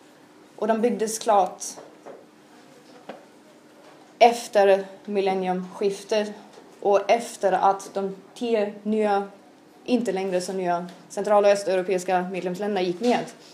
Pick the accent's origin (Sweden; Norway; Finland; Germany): Germany; Swedish is a second language